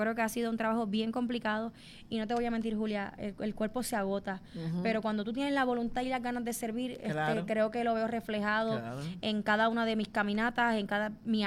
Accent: Camuy, Puerto Rico; yo soy de Camuy, del barrio Cibao. Ajá. Yo colindo con el barrio Piletas, el barrio de Cibao San Sebastián y el barrio Oaxaca de Quebradilla.

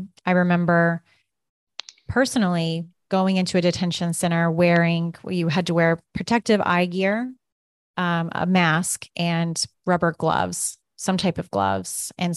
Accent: Kansas, United States; Growing up in Kansas, you know, every summer, everyone is very consumed with harvest.

